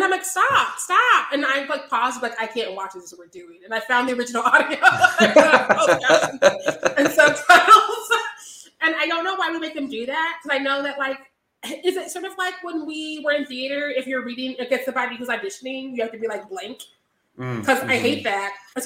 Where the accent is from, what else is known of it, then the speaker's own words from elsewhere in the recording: United States; I just know another language because I'm from America and was homeschooled by bumpkins, so I only speak the one language.